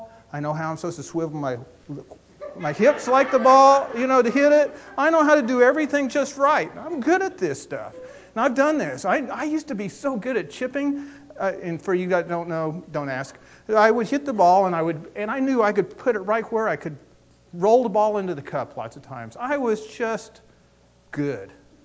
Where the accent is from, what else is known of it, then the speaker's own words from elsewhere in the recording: Oklahoma, United States; I grew up in Oklahoma, and my dad used to love to play golf.